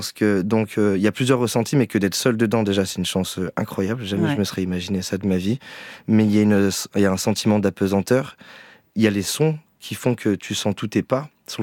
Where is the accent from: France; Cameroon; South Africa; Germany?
France; Marseille, Provence-Alpes-Côte d'Azur; je me présente en tant que Marseillais, mais j'ai tellement bougé